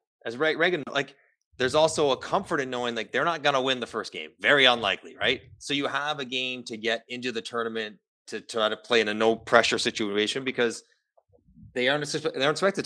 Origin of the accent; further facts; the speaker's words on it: Toronto, Ontario, Canada; I grew up in Toronto, played 12 years in the NHL.